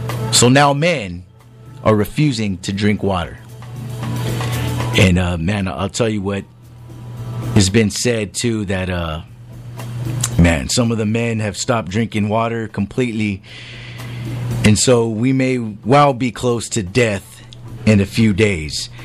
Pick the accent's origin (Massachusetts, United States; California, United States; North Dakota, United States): California, United States; San Jose; I come from Eastside Sanjo, the Mayfair community. Get out if you can is what they dub my neighborhood.